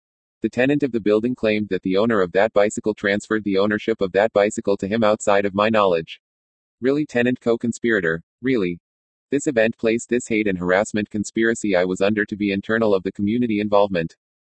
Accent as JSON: {"language": "English", "town": "San Bernardino", "region": "California", "country": "United States", "tie": "born or raised there", "said": "I had to leave town for my hometown of San Bernardino where I write this report."}